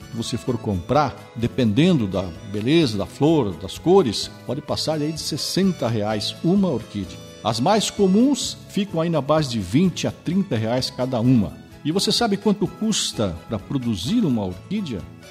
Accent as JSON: {"language": "Portuguese", "town": "Faxinal de Dona Paulina", "country": "Brazil", "tie": "born or raised there", "said": "nascido e criado no Faxinal de Dona Paulina."}